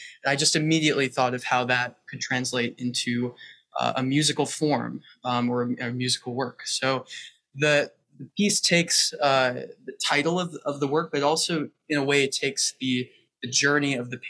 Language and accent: English; Washington, District of Columbia, United States; I grew up in Washington, D.C., and just outside of the city.